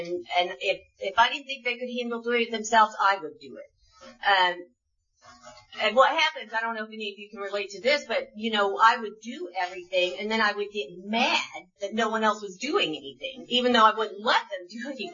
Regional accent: Michigan, United States; I grew up in Michigan on 40 acres, and we lived way out in the country

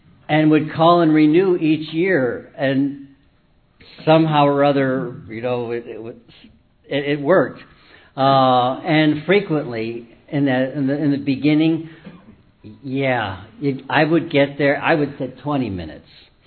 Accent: Dallas, Texas, United States; I'm from Dallas.

